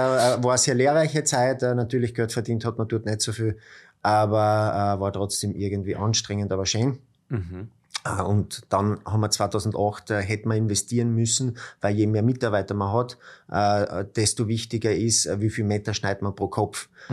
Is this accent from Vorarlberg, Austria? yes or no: no; Obdach, Styria, Austria; Ich komme ursprünglich aus der Obersteiermark, Obdach, das ist ein Raum Judenburg, Red Bullring. Mhm. Meine Eltern haben eine Landwirtschaft, auf der bin ich aufgewachsen.